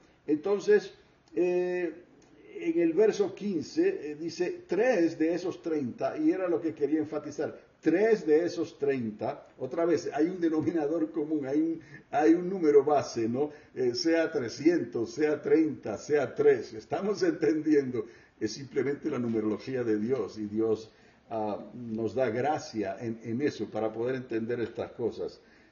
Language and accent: Spanish; Puerto Rico; En mi tierra, allá hay un fuerte enorme que los españoles construyeron y se le llama el fuerte de El Morro, ¿no?